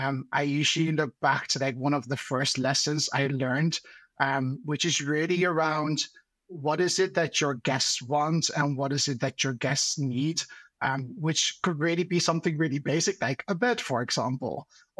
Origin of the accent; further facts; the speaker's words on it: Netherlands; moved away as an adult; now in London, United Kingdom; I'm actually Dutch. I'm from the Netherlands. I've been living in London now for the past 7 years.